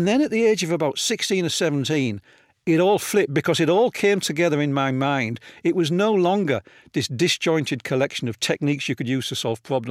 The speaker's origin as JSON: {"language": "English", "town": "Hull", "region": "Yorkshire and the Humber", "country": "United Kingdom", "tie": "born or raised there", "said": "Yeah, I was born in Hull in what apparently was the worst snowstorm of the decade in 1947."}